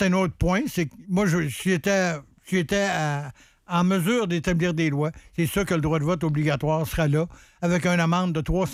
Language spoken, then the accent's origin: French; Quebec, Canada; on est des Québécois, puis on se fie que la poutine puis Creton, ça va nous sauver la vie.